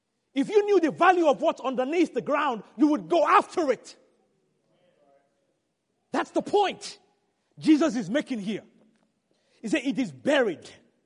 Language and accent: English; the South, United States; I'm here to tell you, I'm from the South. You see this accent?